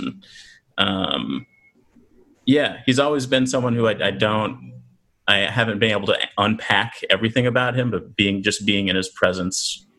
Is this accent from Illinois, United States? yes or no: no; Los Angeles, California, United States; also born or lived in Riverside; In South Central LA, was pretty sheltered as a kid. Didn't go out didn't go around the block at all.